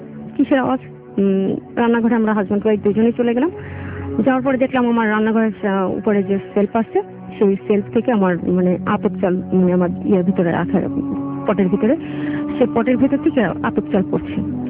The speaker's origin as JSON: {"language": "Bangla", "town": "Dhaka", "region": "Dhaka Division", "country": "Bangladesh", "said": "আমি আসছি মিরপুর ঢাকা থেকে।"}